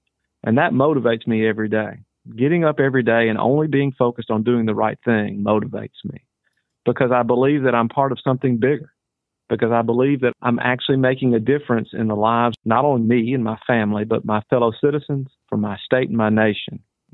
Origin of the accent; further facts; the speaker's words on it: Memphis, Tennessee, United States; I'm from the rural part of the district. And of course, I grew up in and around Memphis.